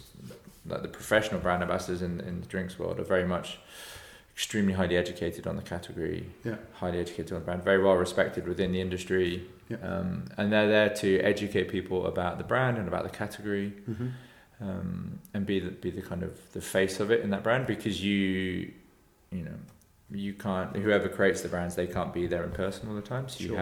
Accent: South West England, United Kingdom; But down in Cornwall, they're the only jobs in the summer. It's a very touristy area

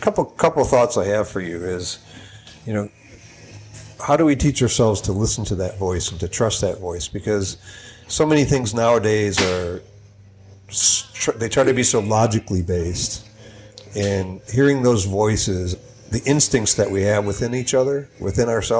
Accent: Detroit, Michigan, United States; also born or lived in Dallas; now in Birmingham, United States; You know, I grew up in Detroit. I went to Dallas for a while, and I moved here.

